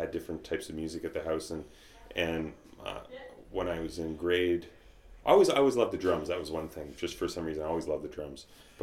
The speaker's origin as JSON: {"language": "English", "town": "Sydney", "region": "Nova Scotia", "country": "Canada", "tie": "born or raised there", "moved": "as an adult", "lives_now": "Toronto, Canada", "said": "And so I was born and raised in Sydney, and then I moved to Toronto to go to music school in 2003."}